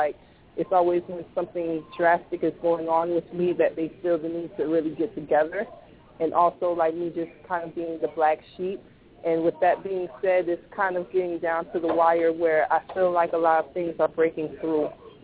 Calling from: Miami, Florida, United States; Calling from Miami. Beautiful Miami.

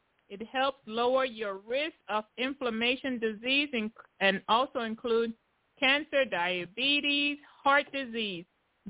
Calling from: Tennessee, United States; I'm calling from Tennessee.

